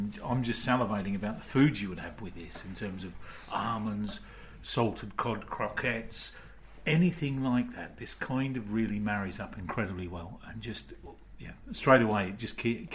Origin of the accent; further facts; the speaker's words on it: Australia; being Australian